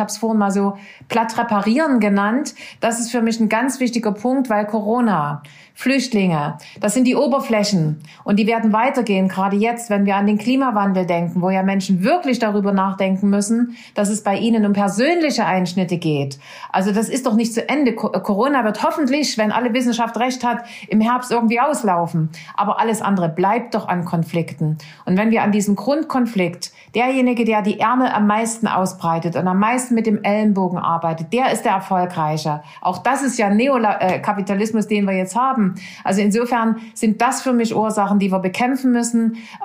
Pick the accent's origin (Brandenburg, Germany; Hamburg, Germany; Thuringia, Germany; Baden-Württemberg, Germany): Thuringia, Germany; Nordhausen; born there; Ja, Nordhausen ist wirklich nur mein Geburtsort.